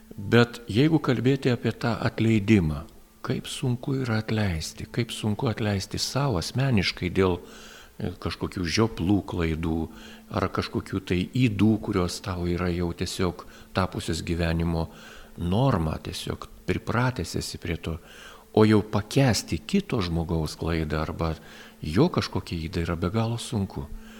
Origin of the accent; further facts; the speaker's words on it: Samogitia, Lithuania; Aš pats esu žemaitis, atsiprašau, kad kalbu aukštaitiškai, galiu kalbėti žemaitiškai, bet dėl kitų gerovės, imkim bendrinę kalbą.